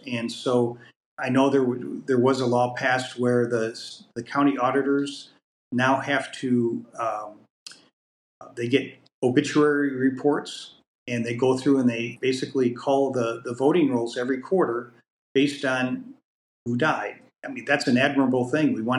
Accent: Michigan, United States; now in South Dakota, United States; And I remember back in grade school when I grew up in Michigan, learning that South Dakota's legislature only met for 2 months a year.

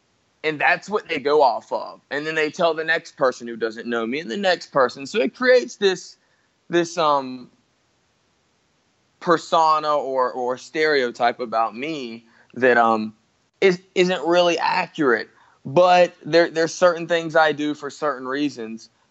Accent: Brunswick, Georgia, United States; it's opening up a gym where it all started for me. That's in my hometown of Brunswick, Georgia, South Georgia.

